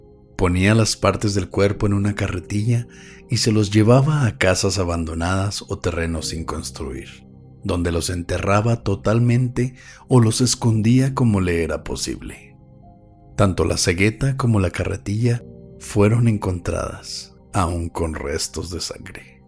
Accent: Chihuahua, Mexico; Chihuahua porque somos chihuahuenses.

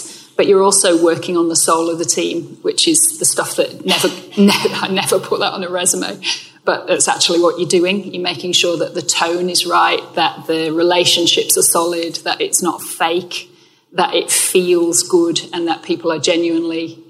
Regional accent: Yorkshire and the Humber, United Kingdom; born there; also born or lived in Australia / California; I am an English woman born in Yorkshire. I consider myself a global citizen. I've been 20 years in Australia and a couple of years in California as well. So I'm recently back to England

